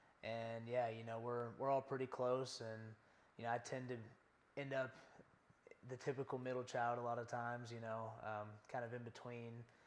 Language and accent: English; Louisville, Kentucky, United States; now in Atlanta, United States; myself and decided to get out of Kentucky for a little bit and come to a bigger city. You know, growing up in Louisville, it's a decent-sized city, but not nearly as big as Atlanta.